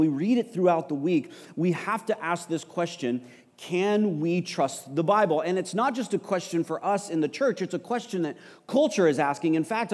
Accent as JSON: {"language": "English", "region": "Texas", "country": "United States", "tie": "born or raised there", "lives_now": "Canada", "said": "I am American. I presume upon your grace. I was born and raised in West Texas area of the United States"}